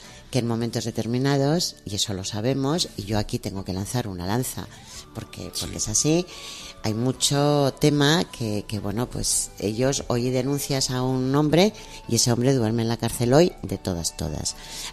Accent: Castile, Spain; yo vengo de un pueblo de Castilla y las casas eran enormes.

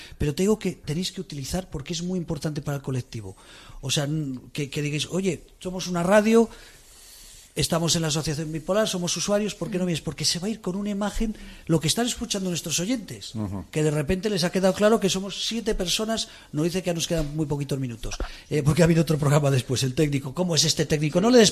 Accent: Spain; born there; Yo soy católico porque nací en España.

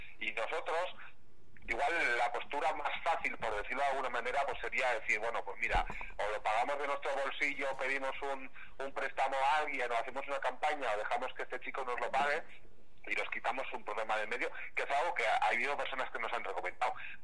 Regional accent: Basque Country, Spain; da la casualidad que yo soy vasco y igual soy más cabezón de lo habitual

